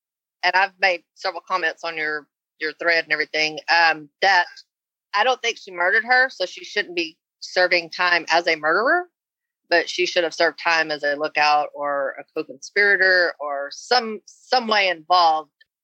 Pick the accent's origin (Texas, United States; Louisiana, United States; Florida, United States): Texas, United States; Pearland; from Pearland, Texas.